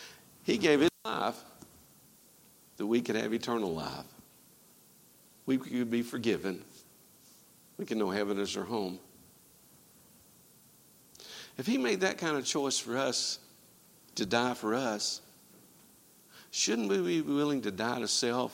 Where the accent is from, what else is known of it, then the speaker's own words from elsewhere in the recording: Alabama, United States; I was originally from Alabama